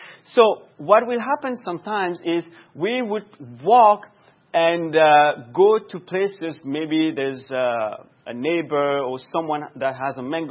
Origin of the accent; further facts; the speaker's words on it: Mauritius; Back home, I come from Mauritius, small island, very nice. If you have Google, you can Google it after. The place where I used to live was almost like a village or a country, if you want.